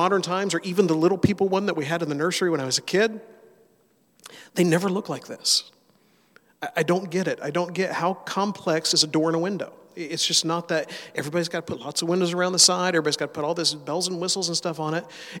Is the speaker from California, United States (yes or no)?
no; Mobile, Alabama, United States; Where I grew up in Mobile, Alabama, we had the Gulf of Mexico nearby, and we saw those Coast Guard helicopters flying over all the time doing their training missions.